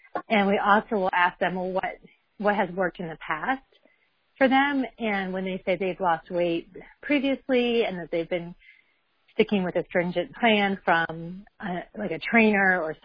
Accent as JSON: {"language": "English", "town": "Atlanta", "region": "Georgia", "country": "United States", "said": "A lot of times … from Atlanta, and I teach at Georgia State University."}